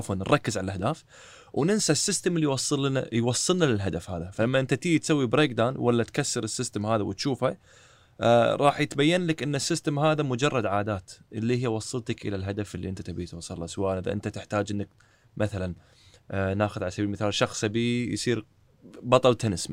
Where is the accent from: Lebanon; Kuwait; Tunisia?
Kuwait; عندنا بالكويت